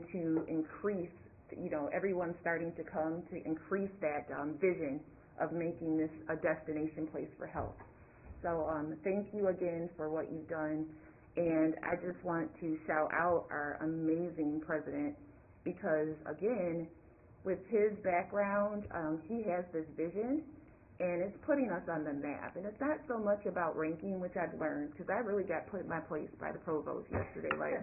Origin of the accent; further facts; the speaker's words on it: Michigan, United States; I am from West Michigan. I am the only trustee from West Michigan